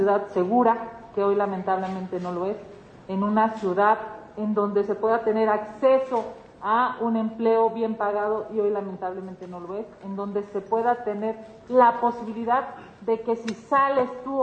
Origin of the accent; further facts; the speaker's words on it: Mexico City, Mexico; Para quienes somos chilangos, se vuelve muy complicado tener el derecho de acceso a la salud en la ley